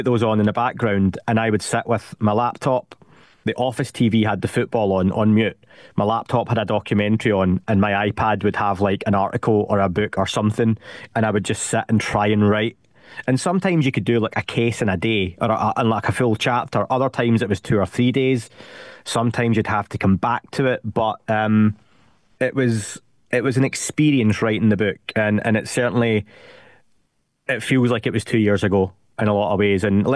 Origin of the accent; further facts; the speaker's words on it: Scotland, United Kingdom; I'm 39 years old. Being Scottish, if you're watching this, I look 50, right?